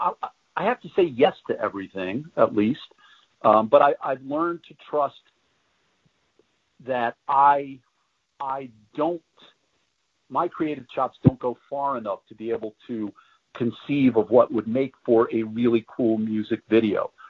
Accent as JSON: {"language": "English", "town": "Washington", "region": "District of Columbia", "country": "United States", "tie": "born or raised there", "said": "I grew up in Washington, D.C., and it warped in ways that if you don't grow up in D.C., I don't think you can understand."}